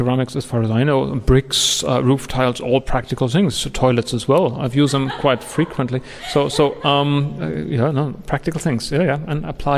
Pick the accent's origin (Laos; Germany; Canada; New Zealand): Germany; Munich, Bavaria; English is a second language; I'm an architect from Germany, from Munich.